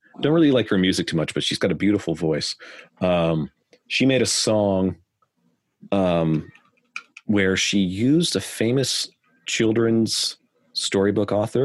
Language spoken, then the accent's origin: English; Canada; I'm Canadian.